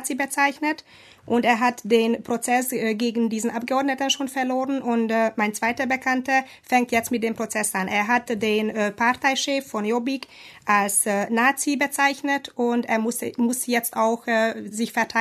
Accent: Hungary; moved away as an adult; weil das Leben war nie einfach in Ungarn, also solange ich den Sinn gesehen habe, dort zu bleiben, dann bin ich geblieben.

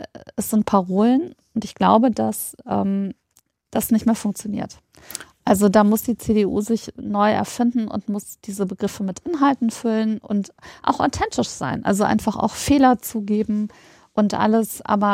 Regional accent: North Rhine-Westphalia, Germany; Also so Ruhrpott-Slang. Ich komme aus der Nähe des Ruhrgebiets.

